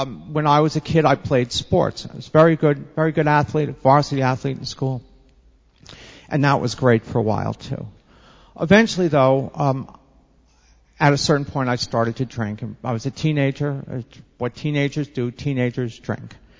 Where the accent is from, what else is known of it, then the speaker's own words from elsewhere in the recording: Long Island, New York, United States; also born or lived in Manhattan; I was born in Manhattan. I grew up in Long Island.